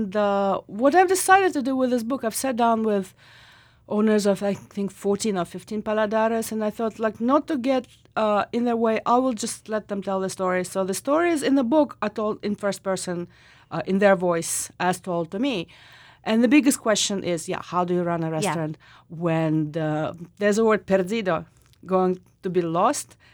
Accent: Russia; English is a second language; growing up in Russia, my second language was Spanish. I went to Spanish speaking school.

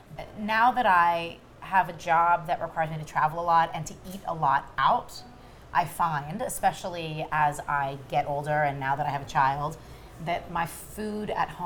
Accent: Toronto, Ontario, Canada; Growing up in Toronto, there was a place from as far back as I can remember, probably middle school

